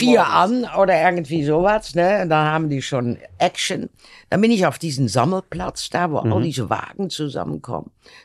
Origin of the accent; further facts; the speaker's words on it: Netherlands; German is a second language; Also das würde bei uns in Holland nie laufen.